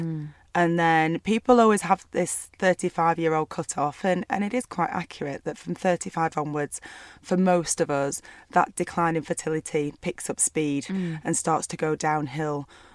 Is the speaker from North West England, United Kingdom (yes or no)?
yes; Burnley, North West England, United Kingdom; I grew up in Burnley in a small town in the northwest of England.